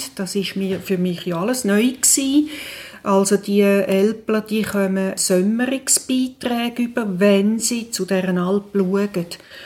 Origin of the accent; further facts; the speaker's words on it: Zurich, Switzerland; im Vergleich zum Zürich-Unterland, wo ich herkomme